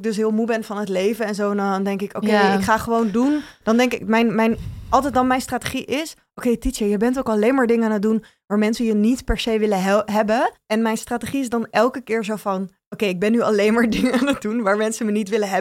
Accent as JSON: {"language": "Dutch", "town": "Bennekom", "region": "Gelderland", "country": "Netherlands", "tie": "born there", "said": "ik ben in Bennekom geboren."}